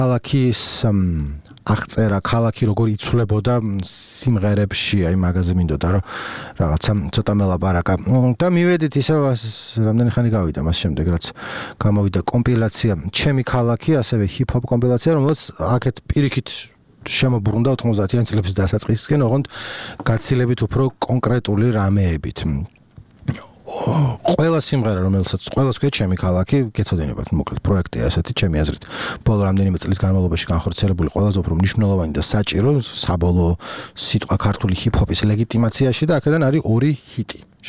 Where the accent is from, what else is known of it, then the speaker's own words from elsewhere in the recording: Tbilisi, Georgia; born there; მეც თბილისში ვარ დაბადებული